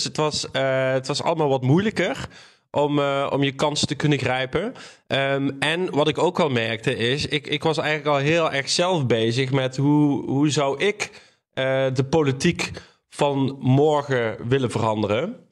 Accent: Maastricht, Limburg, Netherlands; Ik ben geboren en getogen in Maastricht.

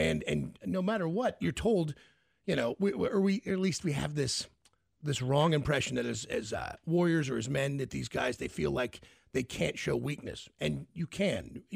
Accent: United States; based on our normalcy bias as how we grew up in the United States.

